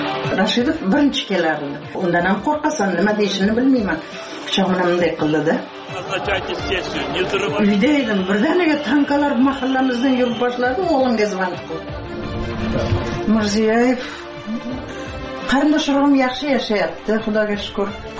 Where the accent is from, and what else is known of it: Piskent, Tashkent Region, Uzbekistan; born or raised there